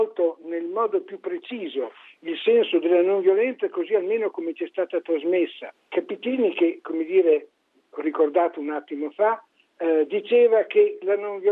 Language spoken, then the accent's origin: Italian; Ferrara, Emilia-Romagna, Italy; sono di Ferrara, vicinissimo a Bologna